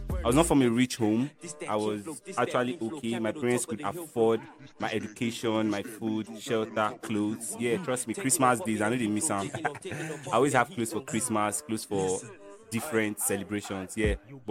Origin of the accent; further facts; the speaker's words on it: Lagos, Nigeria; also born or lived in Delta State, Nigeria; I am from Delta State, Nigeria. I was born in Lagos State, Nigeria. I have 5 siblings. I am the last born of the house.